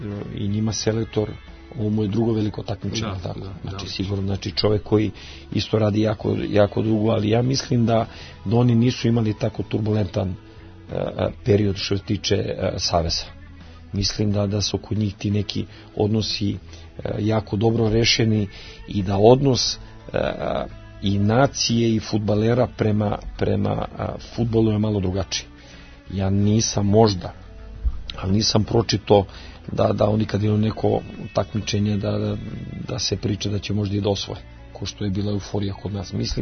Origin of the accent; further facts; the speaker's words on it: Belgrade, Serbia; Odrastao sam u Beogradu